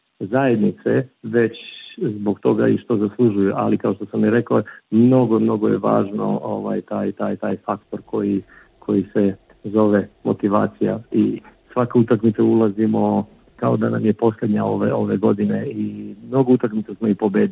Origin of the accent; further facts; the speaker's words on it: Montenegro; moved away as an adult; now in Australia; Da, dolazim iz Crne Gore